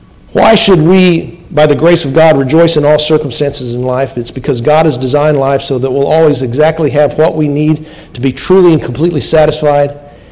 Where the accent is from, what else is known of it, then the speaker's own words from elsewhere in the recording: Texas, United States; I always thought of myself as a Texan.